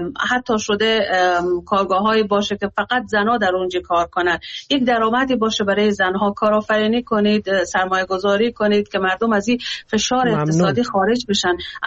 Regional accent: Afghanistan; من به عنوان یک افغانستانی دلم برای کشورم میسوزه

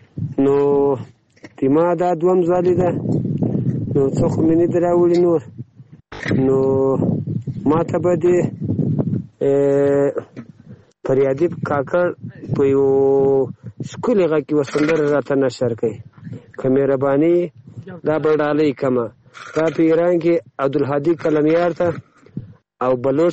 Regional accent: Zabul, Afghanistan; now in Iran; د زابل دی ولایت خاکیبوان دی ولسوالۍ د جنین دی کلی اوسیدونکی یم تا مهال د غم شپې ورځې په ایران کې سبا کوم

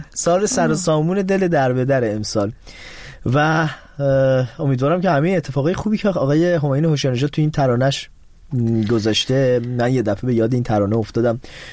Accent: Shiraz, Fars, Iran; شیرازی زیاد شد از اول برنامه شیرازیم ما از شیرازیم.

